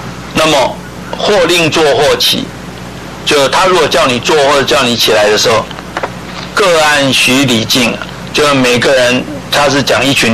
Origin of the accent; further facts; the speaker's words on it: China; 那我们中国人的话，通常就是说只称姓了